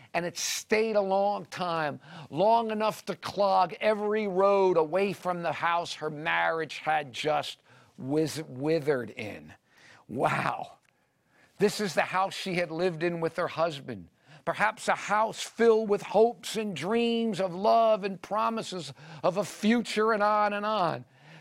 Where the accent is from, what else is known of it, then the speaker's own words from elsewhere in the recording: Miami Beach, Florida, United States; called Surfside Drugs in the town of Surfside, Florida, on Miami Beach, which is where I grew up. I grew up on Miami Beach.